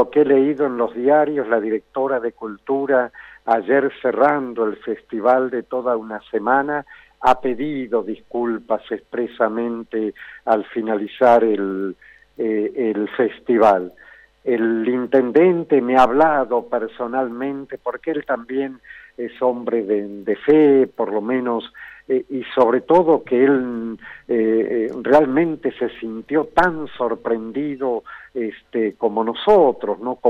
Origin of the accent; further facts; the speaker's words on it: Argentina; ni como argentinos, ni como hombres que realmente queremos respetar lo humano